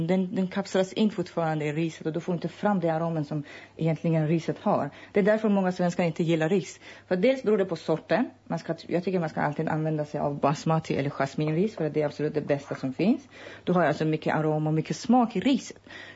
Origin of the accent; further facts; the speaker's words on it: Iran; Och jag är faktiskt från södra Iran. Och då lever vi nära havet